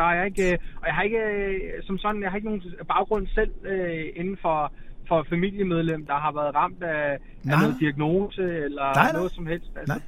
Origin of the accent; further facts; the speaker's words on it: Roskilde, Zealand, Denmark; Jamen altså, jeg kommer jo selv født og opvokset i Roskilde.